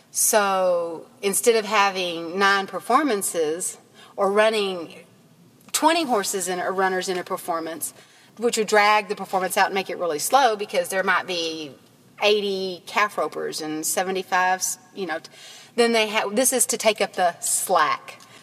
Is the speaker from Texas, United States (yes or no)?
yes; Pecos, Texas, United States; I am from Pecos, and I go to a handful of rodeos a year.